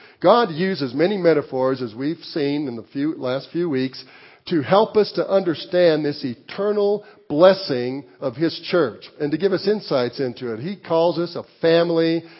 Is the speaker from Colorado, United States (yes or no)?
yes; Walsenburg, Colorado, United States; when I grew up in my hometown of Walsenburg, Colorado in the 50s